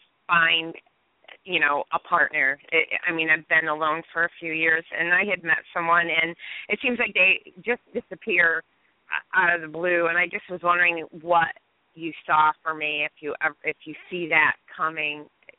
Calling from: New York, United States; I am calling from New York

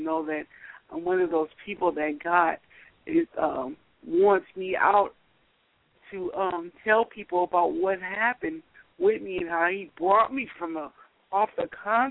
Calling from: Oakland, California, United States; I'm calling from Oakland, California.

